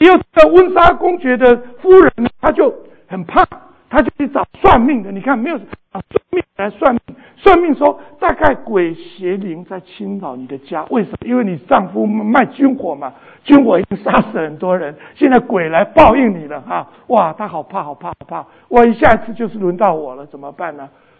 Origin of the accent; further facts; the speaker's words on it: China; 我们中国人呢说谈死色怎么样色变